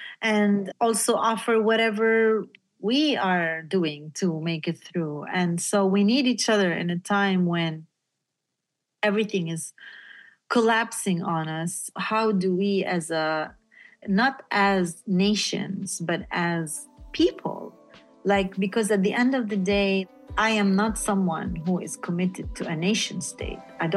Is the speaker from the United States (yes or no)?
no; Beit Jala, Palestine; And then I was back in my hometown in Bejala, which is in the south.